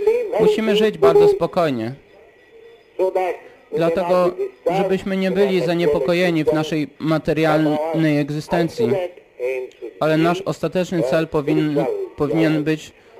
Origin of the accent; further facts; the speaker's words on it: India; Polish is a second language; U nas w Indiach pożywienie, chciałem powiedzieć, ci sprzedawcy, oni wspaniale dekorują na ulicach, aby sprzedać to.